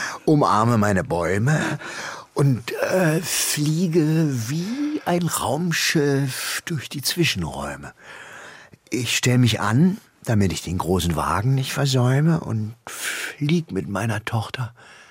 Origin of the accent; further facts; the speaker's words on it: East Germany, Germany; Weil ich komme aus dem Osten